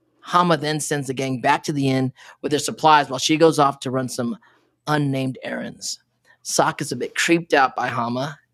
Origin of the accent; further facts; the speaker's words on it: Philippines; I'm Filipino. These stories got scary.